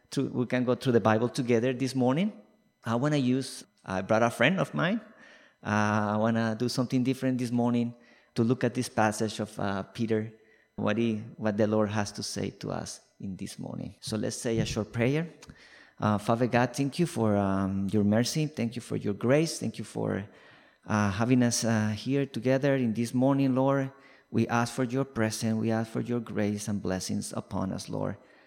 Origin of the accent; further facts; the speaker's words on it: Colombia; first language Spanish; English is a second language; moved away as an adult; now in Canada; Forgot to mention that I'm from Colombia, so I speak Spanish. Hola. Feliz Navidad. So I moved to Canada in 2011. So I've been around for almost 12 years now.